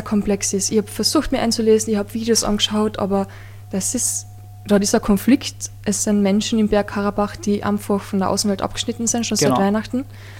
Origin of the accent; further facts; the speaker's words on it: Austria; Heftig, da darf ich mich gar nicht aufregen, weil es als Österreicher.